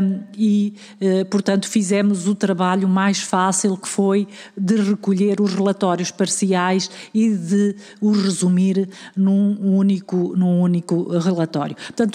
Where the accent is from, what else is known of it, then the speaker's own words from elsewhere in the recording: Portugal; enquanto portugueses, todos nos sentimos mal com Pedrógão